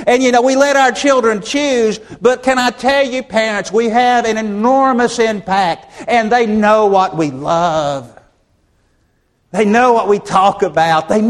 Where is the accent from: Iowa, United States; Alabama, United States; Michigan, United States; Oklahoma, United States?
Alabama, United States; Birmingham; I'm born and raised in Birmingham, so some of you can tell some interesting stories.